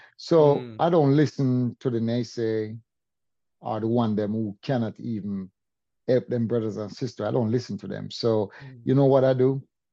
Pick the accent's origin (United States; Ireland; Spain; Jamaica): Jamaica; Jamaica, I'm from Jamaica.